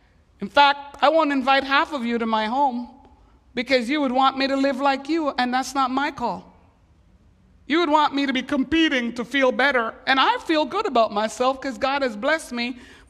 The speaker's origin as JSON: {"language": "English", "country": "Jamaica", "said": "Please don't slap me. I am Jamaican. It's reflex."}